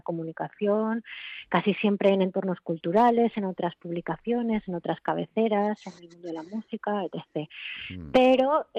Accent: Zaragoza, Aragon, Spain; es que yo soy de Zaragoza y soy muy cabezona

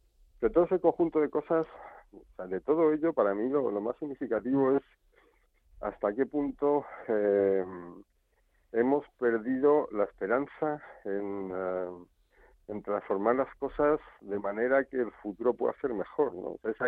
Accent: Madrid, Community of Madrid, Spain; born or raised there

